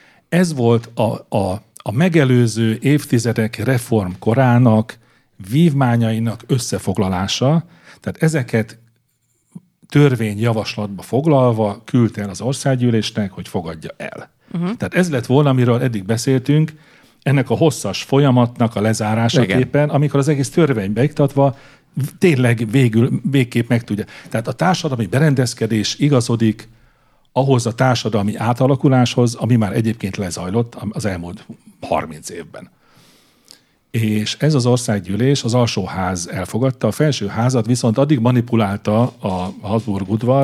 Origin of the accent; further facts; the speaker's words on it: Hungary; én úgy mondom, mert magyar vagyok